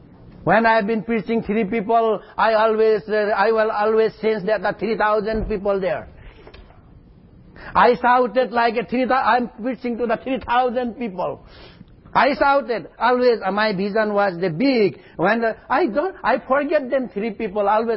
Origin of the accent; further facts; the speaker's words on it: Nepal; English is a second language; Hey, I am from Nepal. Do you know Mount Everest? The highest mountain of the world, 8,848 meters.